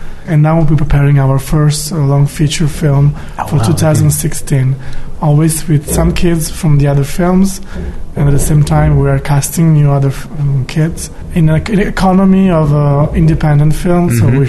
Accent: Turin, Piedmont, Italy; English is a second language; moved away as an adult; now in Paris, France; I'm from Turin, I'm from here, but I live in Paris since 13 years.

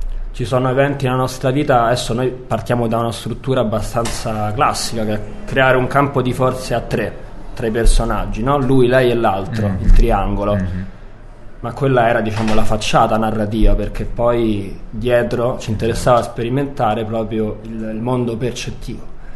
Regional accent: Barcelona, Catalonia, Spain; Italian is a second language; Tu sai, noi veniamo da Barcellona, no?

